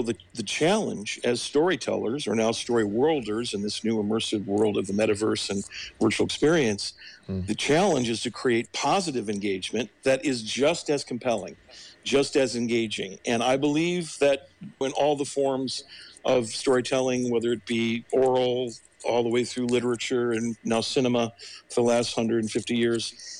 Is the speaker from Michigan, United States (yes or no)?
no; Ohio, United States; when I grew up in Ohio, I grew up in a very multifaceted political environment in Ohio